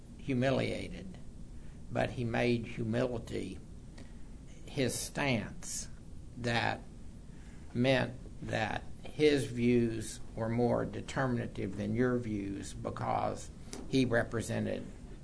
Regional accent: Texas, United States; I'm obviously a violent son of a bitch. I'm a Texan.

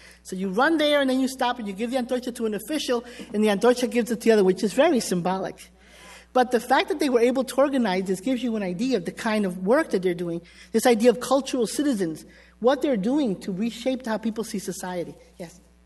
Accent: Northeast, United States; now in Texas, United States; You know, I come from the Northeast, and I had when I moved to Texas, it was like, whoa, really?

